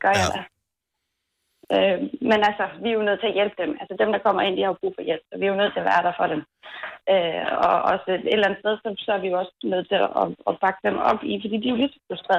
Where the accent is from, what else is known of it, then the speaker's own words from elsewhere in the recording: Rødekro, Region of Southern Denmark, Denmark; Jeg er nede fra Rødekro.